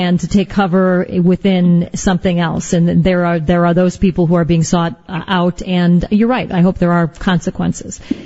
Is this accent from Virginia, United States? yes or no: no; Chicago, Illinois, United States; I grew up in Chicago. I love Chicago, and I can't wait to go back.